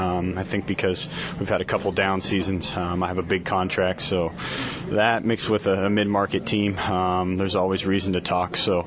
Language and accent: English; California, United States; I think you have some Bay Area people that know I'm from the Bay Area.